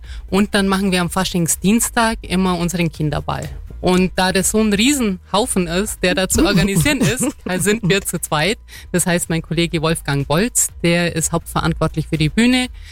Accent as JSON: {"language": "German", "town": "Marktoberdorf", "region": "Bavaria", "country": "Germany", "tie": "born or raised there", "said": "Ich bin aus Markt Oberdorf, bin in Markt Oberdorf aufgewachsen"}